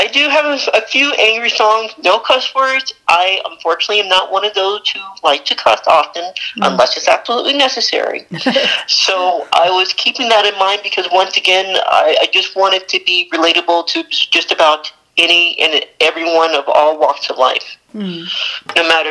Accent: Hawaii, United States; also born or lived in Charleston, South Carolina; now in New Mexico, United States; And I was born in Hawaii, of all places. I miss it. I miss home. It's not the same here in New Mexico, but it'll do in a pinch for the most part.

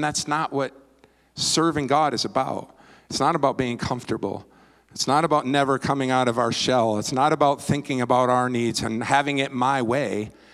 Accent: Kalamazoo, Michigan, United States; I mentioned I'm from Kalamazoo, and I was there on staff for 19 years.

